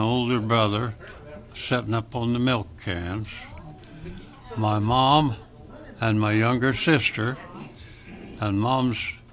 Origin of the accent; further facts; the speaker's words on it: Mount Victory, Ohio, United States; I was born and raised in Mount Victory, and I've lived in Mount Victory ever since, except for the time I was in the service.